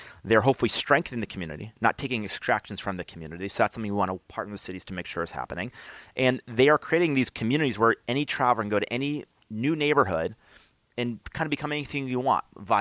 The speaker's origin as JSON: {"language": "English", "town": "Albany", "region": "New York", "country": "United States", "tie": "born or raised there", "said": "I grew up in Albany, New York. My mom was a social worker, and so she didn't make a lot of money."}